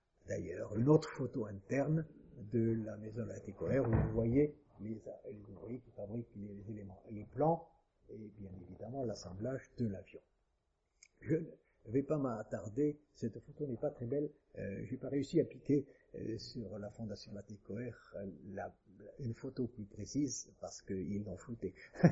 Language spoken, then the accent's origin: French; Toulouse, Occitanie, France; en tant que Toulousain